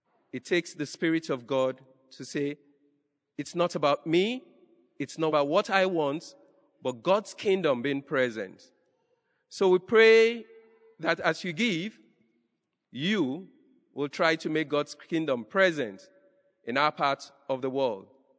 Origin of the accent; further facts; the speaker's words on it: Nigeria; I come from Nigeria. I'm a Dominican working in the province of Nigeria and Ghana.